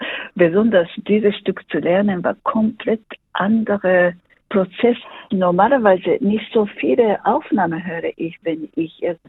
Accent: Japan; German is a second language; moved away as an adult; now in Germany; Ich habe in Karlsruhe an der Musikhochschule studiert. Ich bin 1996 aus Japan gekommen

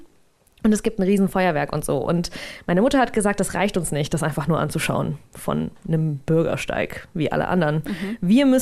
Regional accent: Saint Petersburg, Russia; Und wir sind nach St. Petersburg, wo ich herkomme, wo ich geboren bin, zurück.

